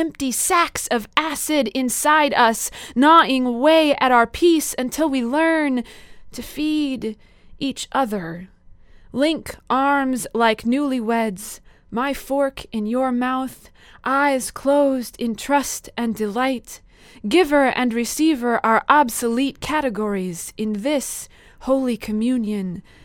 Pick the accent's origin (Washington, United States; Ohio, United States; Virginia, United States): Washington, United States; Spokane; moved away as an adult; also born or lived in Kazakhstan; I was born and raised in Spokane, and then I left, so I was on the East Coast for a while. And then I was in the Peace Corps in Kazakhstan, in Central Asia.